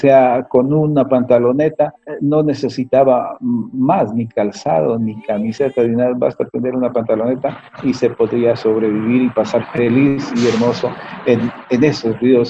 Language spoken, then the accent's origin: Spanish; Puerto del Carmen de Putumayo, Putumayo, Colombia; born there; en el lugar sobre todo donde yo nací, que es en un lugar que se llama Puerto del Carmen de Putumayo. Exactamente, nací en un islote que queda entre los ríos Putumayo y San Miguel, en la confluencia de estos dos ríos.